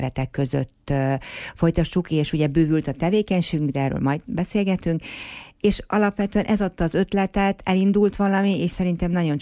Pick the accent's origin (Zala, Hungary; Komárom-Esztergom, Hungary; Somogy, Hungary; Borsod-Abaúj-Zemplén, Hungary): Borsod-Abaúj-Zemplén, Hungary; Miskolc; De ha már befutott művészek és miskolciak vagyunk, akkor kössük őket Miskolchoz.